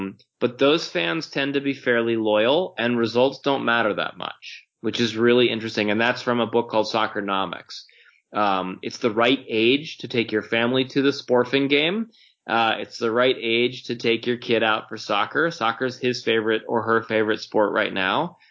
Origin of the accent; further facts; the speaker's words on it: Denver, Colorado, United States; I grew up Latino in Denver